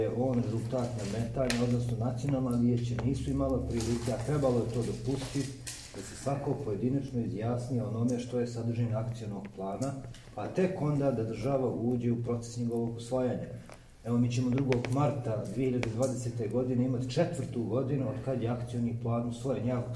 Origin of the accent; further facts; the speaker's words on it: Sandžak, Serbia; kod nas u Sandžaku se i dalje nastavlja praksa obrnuto proporcionalnog zapošljavanja po nacionalnom ključu